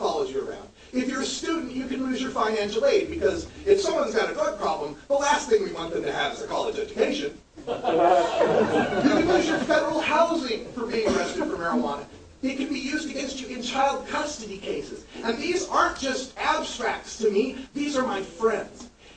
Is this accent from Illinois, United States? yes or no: no; Oregon, United States; Even in my home state of Oregon